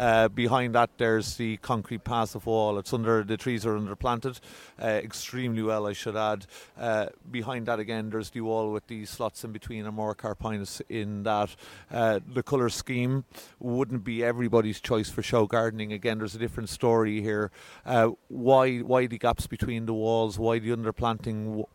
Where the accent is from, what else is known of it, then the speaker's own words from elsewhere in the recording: Leinster, Ireland; We're seasoned men from the North County of Dublin.